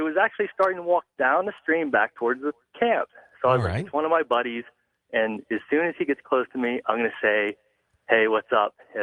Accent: Pennsylvania, United States; And I was a hunter. I'm from Pennsylvania.

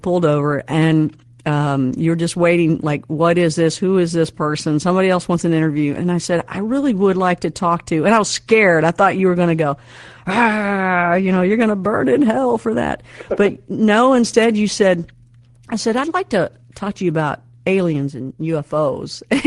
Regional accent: Louisville, Kentucky, United States; living in Louisville, my hometown, where I'm at now.

